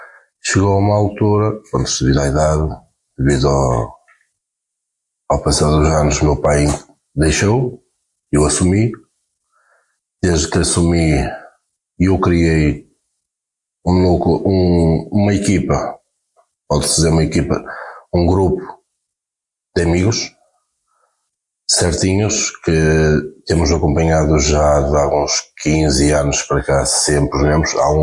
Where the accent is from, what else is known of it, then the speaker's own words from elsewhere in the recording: Póvoa de Varzim, Porto, Portugal; porque eu não faço diferença, sou poveiro, mas a nossa classe pescatória é Brais, Póvoa e Vila do Conde.